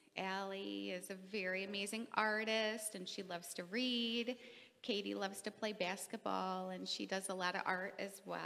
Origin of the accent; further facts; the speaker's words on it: North Olmsted, Ohio, United States; I grew up in North Olmsted, Ohio all of my life.